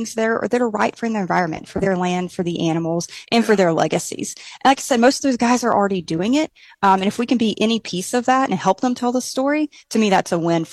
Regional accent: Southeast, United States; also born or lived in Nebraska / Oklahoma; So I call the Texas Panhandle home now, but I'm from the Southeast

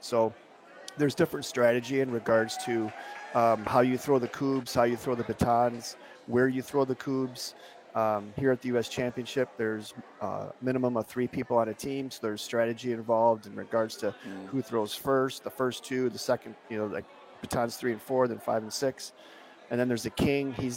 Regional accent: Rockford, Illinois, United States; now in Eau Claire, United States; born and raised in Rockford, Illinois, moved around a little bit. And moved to Eau Claire

